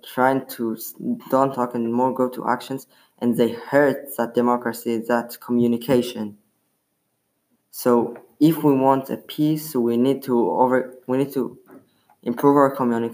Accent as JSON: {"language": "English", "country": "Israel", "second_language": "English", "said": "I'm from Israel, so I've heard and saw a lot of wars and rockets."}